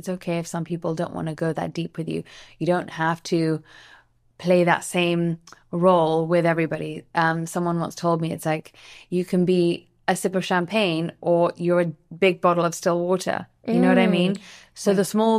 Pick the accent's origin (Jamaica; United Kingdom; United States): United Kingdom; London; You know, I grew up in London, and London is the most mixed city in the entire world.